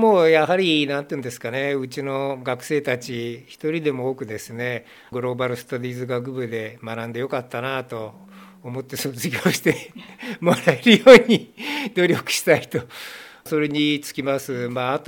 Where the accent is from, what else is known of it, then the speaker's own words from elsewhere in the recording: Yokohama, Kanagawa, Japan; 私は実家、生まれ育ちは横浜で、中学高校が隣の鎌倉市だったもんですから、